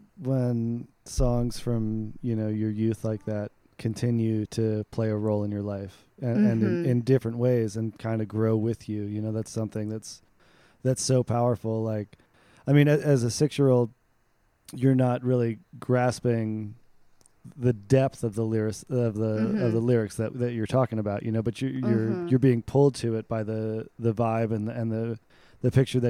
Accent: Michigan, United States; I grew up in Michigan too

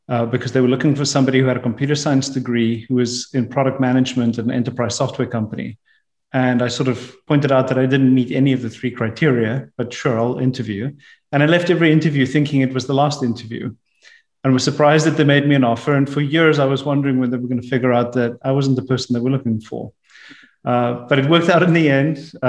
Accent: South Africa; I grew up in South Africa. So we have a collection of people here today with probably accents that are maybe a little bit foreign to an American audience. I finished high school in 1990

